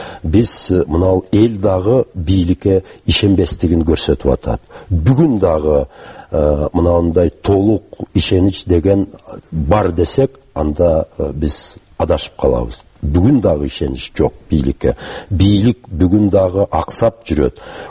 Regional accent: Kyrgyzstan; Мен аны жакшы билем, өзүм түштүктө чоңойгом.

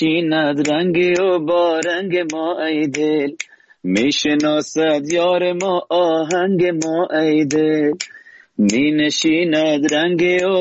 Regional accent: Kabul, Afghanistan; accent: Kaboli; also born or lived in Herat; خب بدون شک زادگاه من هرات، و اما در کابل ما بزرگ شدم.

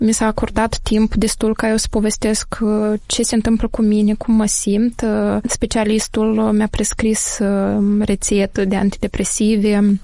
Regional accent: Bălți, Moldova; Eu sunt din Bălți și Bălțul este unul din cele 3 orașe, evident, în afară de Chișinău

